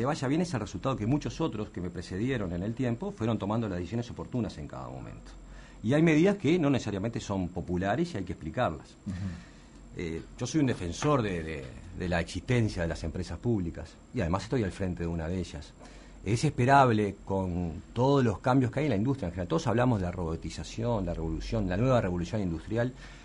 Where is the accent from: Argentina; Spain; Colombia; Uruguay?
Uruguay; Uno como uruguayo